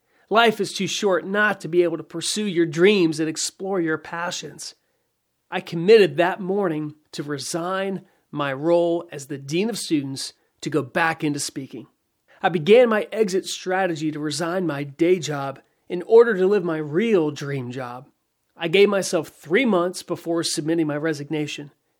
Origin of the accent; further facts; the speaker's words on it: North Carolina, United States; began working out the logistics of moving from Florida back to my home state of North Carolina.